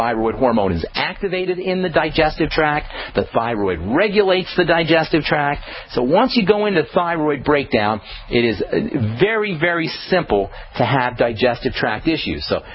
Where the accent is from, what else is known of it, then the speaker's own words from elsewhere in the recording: New York City, New York, United States; also born or lived in East Coast, United States; I grew up in the East Coast, and when I was in high school, I went to high school in New York City.